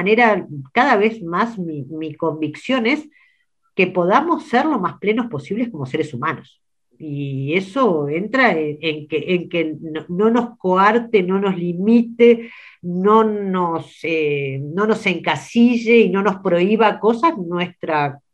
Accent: Montevideo, Uruguay; yo me crié en el Prado, y esa canción … nombra muchos lugares del Prado que son mi infancia, y tiene una cosa que me encanta, que es... y que me gusta del Prado y me gusta de Montevideo

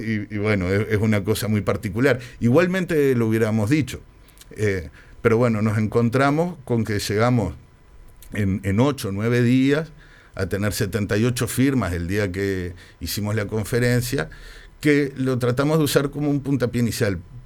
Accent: Uruguay; así como judío uruguayo, valía la pena fortalecer, como un ciudadano más uruguayo

